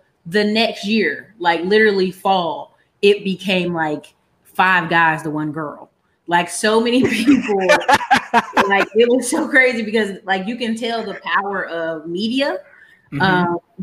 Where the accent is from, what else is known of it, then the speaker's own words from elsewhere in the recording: Alaska, United States; So the best way to explain it is I am a military kid. Parents both did military. Mom did 26 years. So they got to live in some really cool places. My brother got Germany and all this other stuff overseas. But by the time we were born, we got Alaska